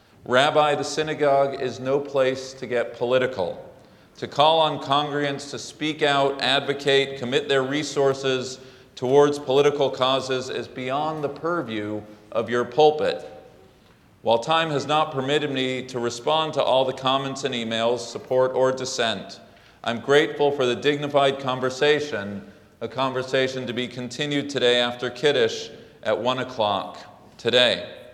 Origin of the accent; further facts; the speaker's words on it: United States; First, as an American, July 5th, 2008, my very first Shabbat here at Park Avenue